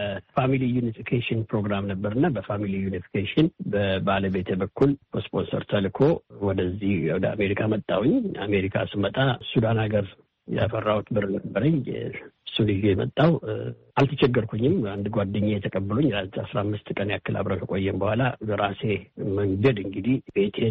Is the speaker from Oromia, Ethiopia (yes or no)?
no; Addis Ababa, Ethiopia; ዋሬና ካዛንቺስ ነው ተወልጄ ያደግኩት እና እድገቴና ትምህርቴም ካዛንቺስ ነው። ሃይስኩልም ኤሌመንተሪ ምኑን የተማርኩትም ካዛንቺስ ነው።